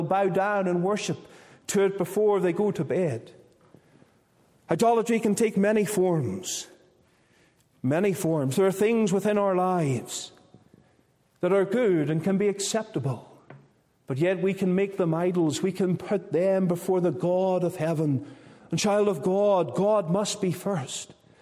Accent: Northern Ireland, United Kingdom; I'm from Northern Ireland and not from Canada.

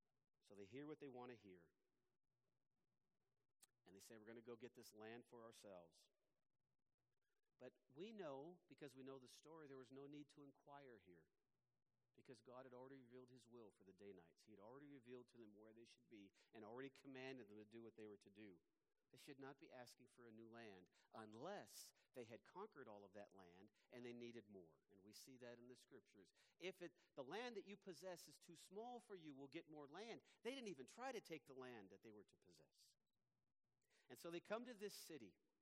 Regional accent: United States; somebody said, "Who brought this American in here?" It was my accent, of course, that had given me away.

